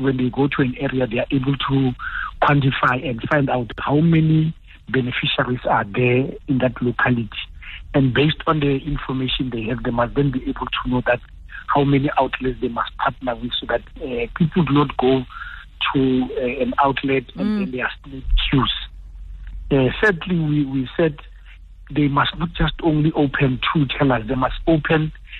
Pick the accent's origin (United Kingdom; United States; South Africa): South Africa; because I'm a South African.